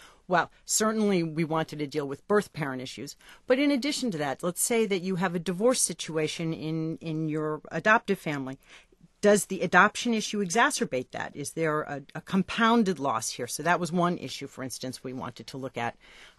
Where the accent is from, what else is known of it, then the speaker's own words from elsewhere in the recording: New Jersey, United States; We're from New Jersey, and there are a lot of adoptive families in the New York metropolitan area